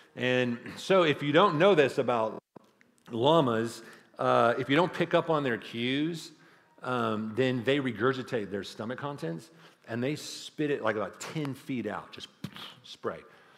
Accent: Texas, United States; So I was born and raised in the Texas Hill Country, so that's where I'm from. So I grew up loving all things ranches, horses, ranch life, all of that.

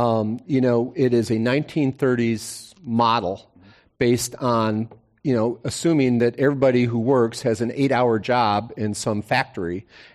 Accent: Chicago, Illinois, United States; That's when I grew up in Chicago. You know, you had the Italian community, the Czech community, the Polish community, but they all had their community banks.

